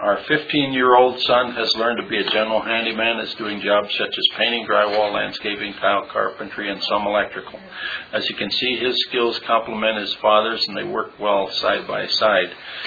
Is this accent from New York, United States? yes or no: no; Reno, Nevada, United States; I was born and raised in Reno, Nevada. My parents were ranchers and owned Callahan Ranch.